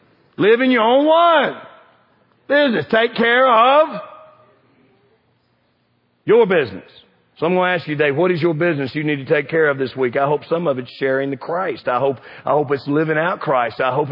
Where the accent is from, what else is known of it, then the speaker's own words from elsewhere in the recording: Kentucky, United States; I'm from Kentucky.